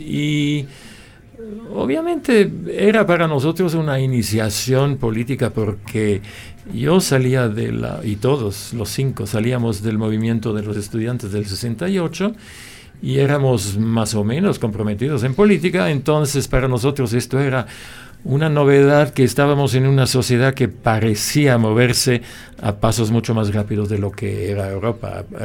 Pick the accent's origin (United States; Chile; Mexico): Chile; moved away; Entonces yo salí de Chile ya a principios del 73 y estaba en Alemania